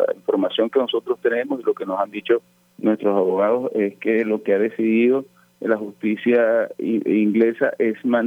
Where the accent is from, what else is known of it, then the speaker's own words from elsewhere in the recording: Venezuela; en los espacios que nosotros ocupemos como venezolanos podamos demostrar que podemos ayudar al crecimiento económico y el desarrollo de Colombia